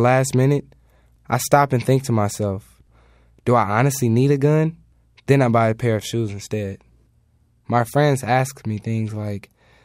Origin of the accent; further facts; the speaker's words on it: Oakland, California, United States; Growing up in West Oakland, I witnessed robberies, drug deals, and even people being paid to commit murder.